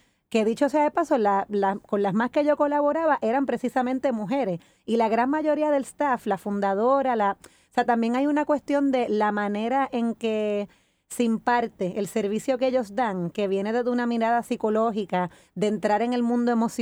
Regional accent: Ponce, Puerto Rico; also born or lived in United States; soy mujer, soy madre, nací en Ponce, me crié en Puerto Rico, pero me formé profesionalmente en Estados Unidos.

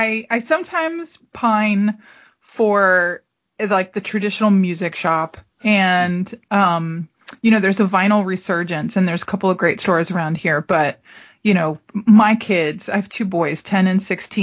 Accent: West Palm Beach, Florida, United States; I grew up down in Southeast Florida, West Palm Beach, Lake Worth

